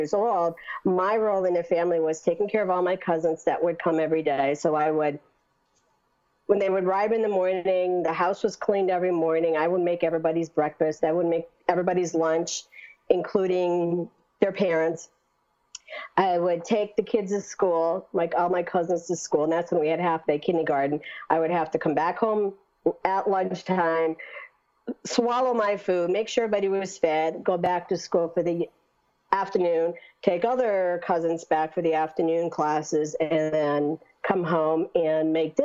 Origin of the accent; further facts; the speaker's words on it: Scranton, Pennsylvania, United States; Scranton.